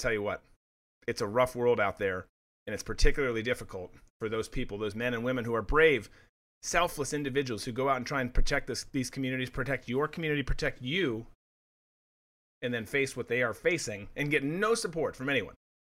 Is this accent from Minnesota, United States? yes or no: yes; Minnesota, United States; you guys know, I'm from Minnesota originally. I love the state as a whole.